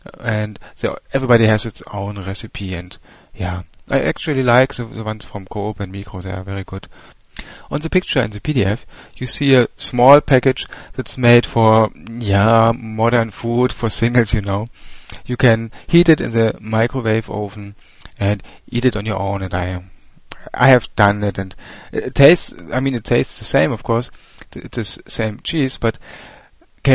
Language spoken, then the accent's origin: German; Germany; Ich als Deutscher sage Paprika und die Schweizer sagen dazu Peperoni